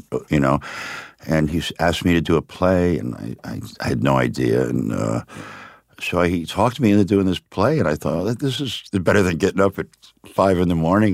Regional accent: Miami, Florida, United States; And we grew up in Liberty City, which was the black section of town.

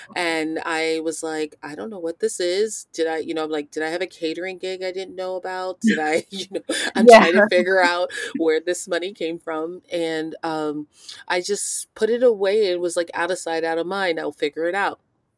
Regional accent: Texas, United States; I think me growing up in Texas, I just led the way of eating less processed food

